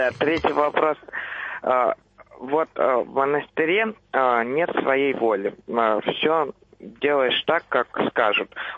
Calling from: Kazan, Tatarstan, Russia; Я звоню из Казани

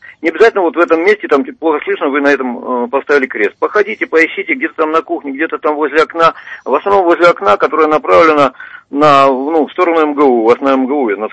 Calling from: Moscow, Russia; из Москвы.

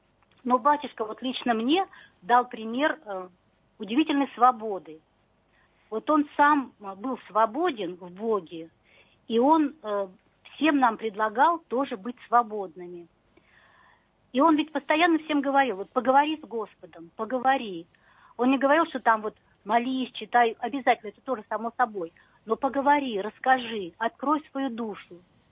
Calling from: Ivanovo, Ivanovo Oblast, Russia; город Иваново.

